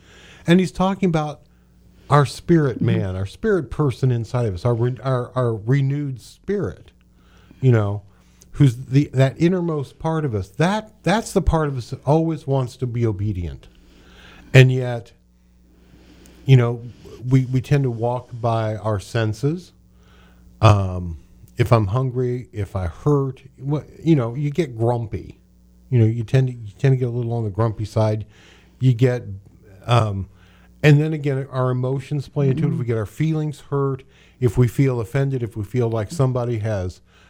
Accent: Indiana, United States; Well, I grew up in Central Indiana, and when you were contrary, it just meant you were against.

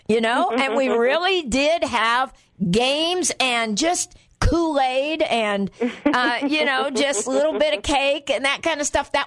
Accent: Guatemala; I grew up in Guatemala, which was next door to Mexico, and I turned 15 in Guatemala

